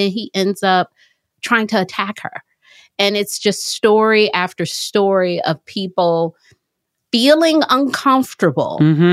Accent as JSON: {"language": "English", "town": "Detroit", "region": "Michigan", "country": "United States", "said": "I remember I was in high school. I'm from Detroit"}